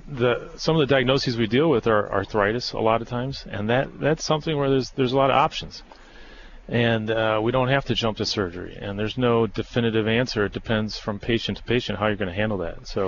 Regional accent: Whitefish Bay, Wisconsin, United States; I'm a cheesehead. I was born in Wisconsin. In fact, Whitefish Bay, born and raised.

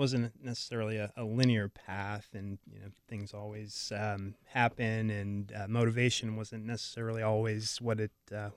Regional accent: Racine, Wisconsin, United States; Grew up in Racine, yep.

